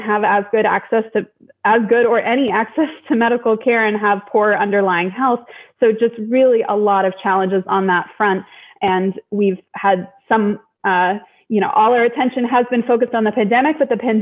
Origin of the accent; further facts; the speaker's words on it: California, United States; you know, I am a Californian. I think it's great. There should be a lot of us